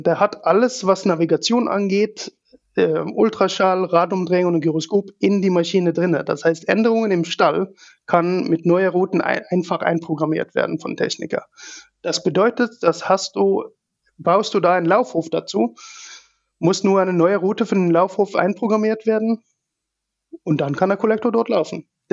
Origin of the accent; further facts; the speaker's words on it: Norway; German is a second language; Ich komme ursprünglich aus Norwegen